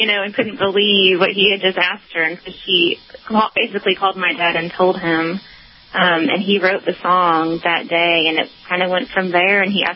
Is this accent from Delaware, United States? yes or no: no; St. Louis, Missouri, United States; Well, Well, I am from St. Louis, and I'm here right now, and it's 8 degrees here.